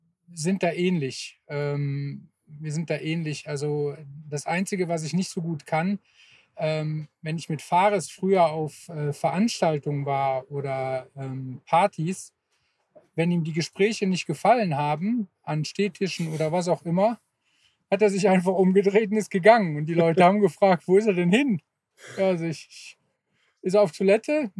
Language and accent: German; Bonn, North Rhine-Westphalia, Germany; Wir kommen aus dem Rheinland, ne, Bonn. Und Bonn ist ja auch Köln. Und Bonn ist ja sehr für Karneval.